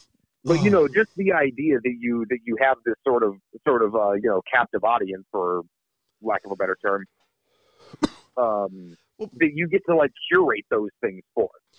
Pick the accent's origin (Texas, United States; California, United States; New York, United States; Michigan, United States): California, United States; San Gabriel; You know, right in my hometown over here, San Gabriel, actually I think it's Rosemead technically, but anyway, there is a museum that I've passed for fucking 30 years, you know, as long as I've lived here.